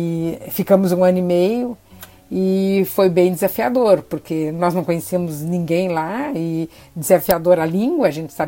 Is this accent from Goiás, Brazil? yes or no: no; Rio Grande, Rio Grande do Sul, Brazil; also born or lived in Porto Alegre; Eu saí do interior, eu saí de Rio Grande aos 18 anos e fui para a capital, para Porto Alegre, para estudar.